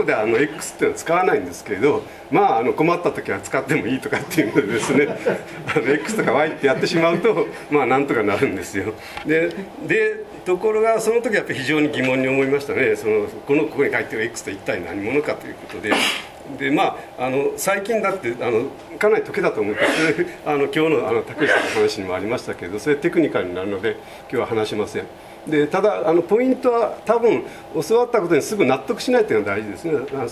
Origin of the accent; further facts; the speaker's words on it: Kobe, Hyogo, Japan; born there; あの神戸で生まれて灘高を出て東大に行ってという、で京大の大学院でというのがあるんですけれど、